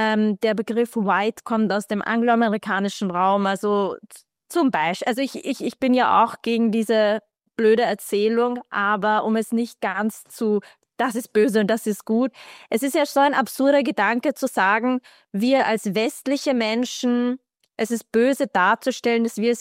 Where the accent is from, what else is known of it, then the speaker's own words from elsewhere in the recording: Iraq; weil ich bin aus dem Irak